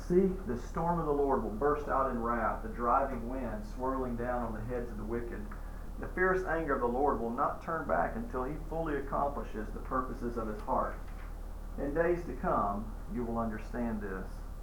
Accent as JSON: {"language": "English", "country": "United States", "said": "I'm an American too. I understand that."}